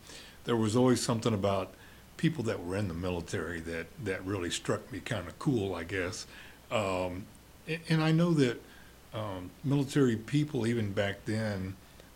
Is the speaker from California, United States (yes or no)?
no; Kansas City, Missouri, United States; Yes, I was born in Kansas City, Missouri, and I have four sisters. And we were all brought up in the Kansas City area, born on the west side of Kansas City